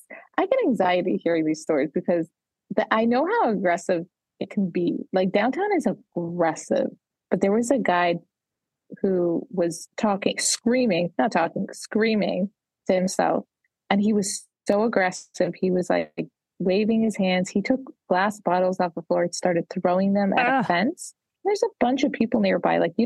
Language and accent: English; New York, United States; And I'm from New York.